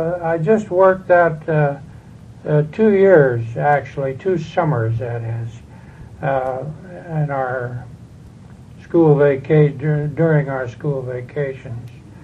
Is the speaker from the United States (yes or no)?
yes; Fairbanks, Alaska, United States; born there; I was born in Fairbanks on August the 6th, 1911, in a little log cabin off of Cushman Street.